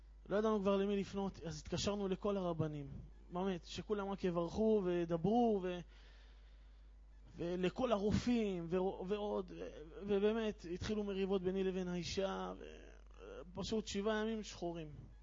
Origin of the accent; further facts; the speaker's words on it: Haifa, Haifa District, Israel; אני מחיפה